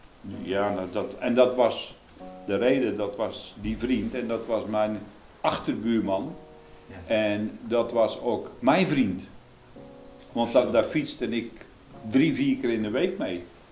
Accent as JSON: {"language": "Dutch", "town": "Rijnsburg", "region": "South Holland", "country": "Netherlands", "tie": "born or raised there", "said": "Ik kom uit Rijnsburg, geboren en getogen in Rijnsburg."}